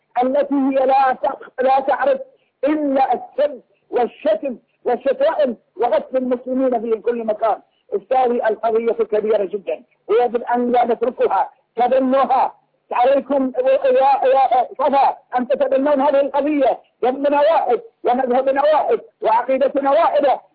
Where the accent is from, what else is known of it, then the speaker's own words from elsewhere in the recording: Bahrain; وإذا قاموا عندنا في البحرين والله يا أستاذ يقومون في البحرين